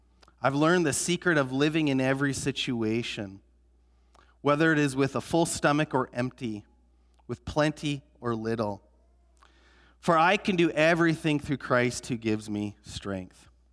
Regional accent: Canada; And it struck me as a young person growing up in Canada how discontent oftentimes we are

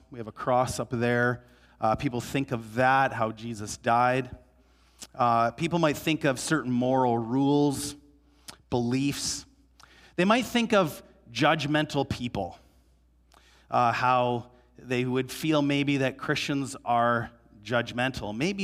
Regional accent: Canada; And so here we are, we're from Canada, we come from a Protestant evangelical church, and we're down in Mexico

